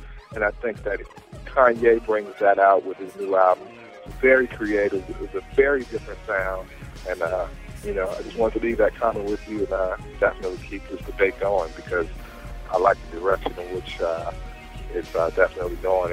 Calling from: Chicago, Illinois, United States; Yeah, this is … I'm from Chicago, Illinois.

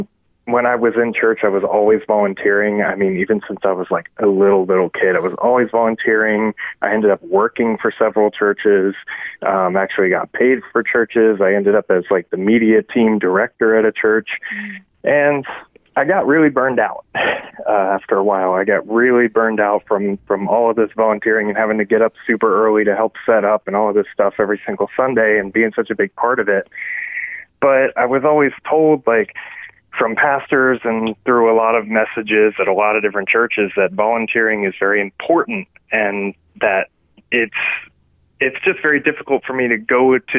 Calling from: Virginia, United States; from Virginia.

